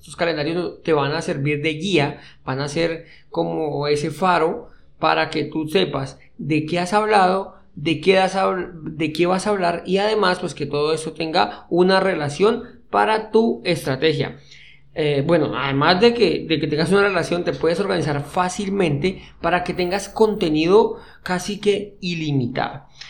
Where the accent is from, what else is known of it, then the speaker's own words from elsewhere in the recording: Colombia; Muchos saben pues que soy colombiano.